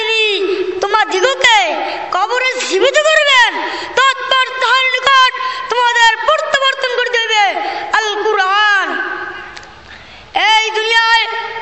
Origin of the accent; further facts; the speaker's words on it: Kuakata, Barisal Division, Bangladesh; আমার বাড়ি কুয়াকাটা পটুয়াখালী, আমি অত্র মাদ্রাসায় তৃতীয় শ্রেণীতে পড়ি।